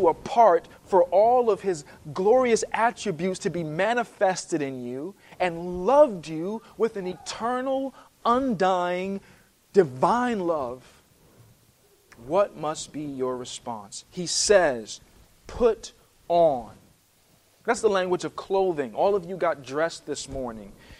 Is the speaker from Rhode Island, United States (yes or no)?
yes; Rhode Island, United States; now in Texas, United States; Now, I'm not from Texas. Originally, I'm from Rhode Island, but I've learned enough that Texans love barbecue